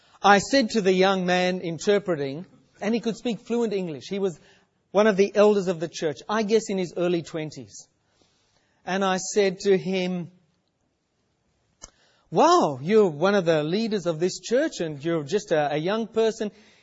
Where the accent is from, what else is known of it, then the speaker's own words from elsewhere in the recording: Australia; We told her where we were from. I'm from Australia.